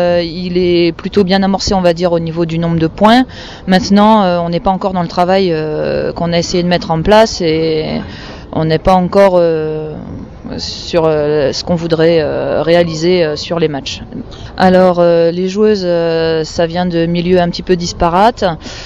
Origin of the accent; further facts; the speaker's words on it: La Rochelle, Nouvelle-Aquitaine, France; moi je viens de La Rochelle